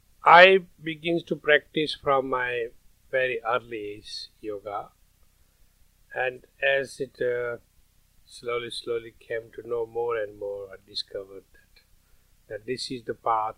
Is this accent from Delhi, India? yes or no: no; Rajasthan, India; English is a second language; now in Vienna, Austria; I'm coming from India, Rajasthan